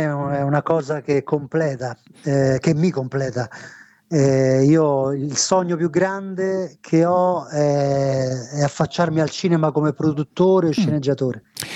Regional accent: Rome, Lazio, Italy; essendo nato e cresciuto a Roma, sono … da sempre.

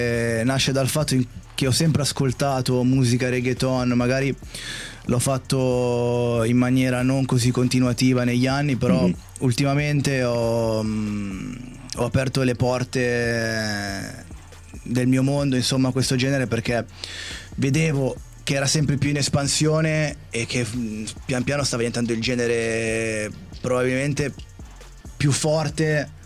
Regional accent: Solaro, Lombardy, Italy; Io sono di Solaro. Proprio qua vicino.

